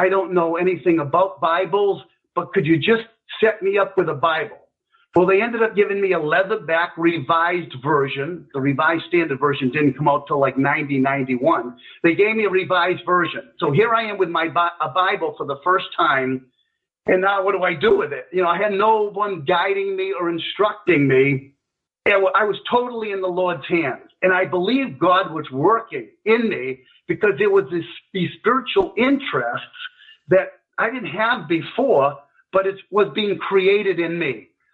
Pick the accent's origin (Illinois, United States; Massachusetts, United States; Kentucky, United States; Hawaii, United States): Massachusetts, United States; Worcester; By the way, I grew up in Worcester, Massachusetts, which is the second most populated city in New England.